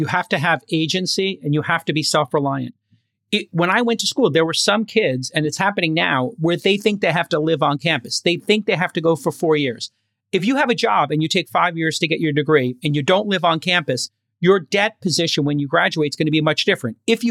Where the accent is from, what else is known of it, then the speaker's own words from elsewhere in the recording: Brooklyn, New York, United States; If you look at when I grew up in Brooklyn and I went to school at night